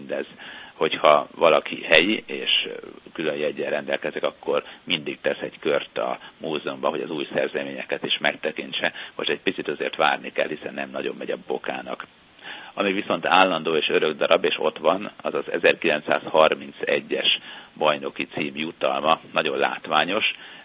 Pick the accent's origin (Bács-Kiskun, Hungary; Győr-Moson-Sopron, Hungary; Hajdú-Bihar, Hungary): Győr-Moson-Sopron, Hungary; Sopron; born or raised there